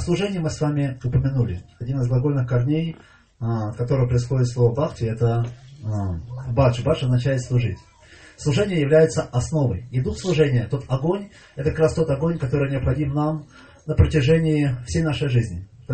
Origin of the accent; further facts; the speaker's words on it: Nizhny Novgorod, Nizhny Novgorod Oblast, Russia; И он меня спрашивает, вы откуда? Я говорю, с Нижнего Новгорода.